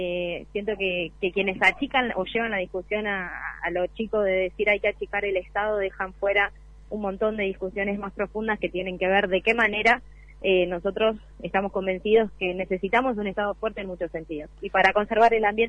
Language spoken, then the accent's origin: Spanish; Argentina; Yo como persona y como ciudadana argentina elijo trabajar en lo público